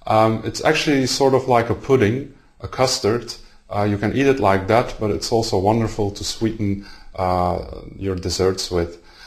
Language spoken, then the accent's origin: English; Belgium; I'm from Belgium